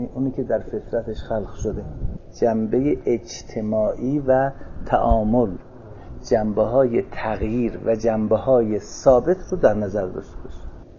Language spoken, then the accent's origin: Persian; Iran; ما ایرانی هستیم